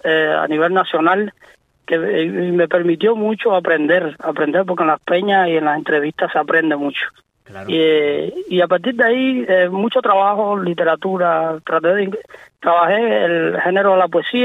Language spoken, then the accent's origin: Spanish; Cuba; moved away; ya yo tenía la idea de escapar de Cuba.